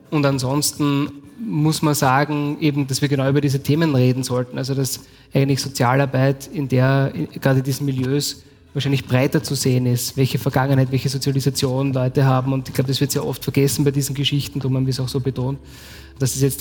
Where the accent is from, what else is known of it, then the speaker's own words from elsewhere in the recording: Austria; ab wann bei uns in Österreich Terror beginnt und wo er aufhört.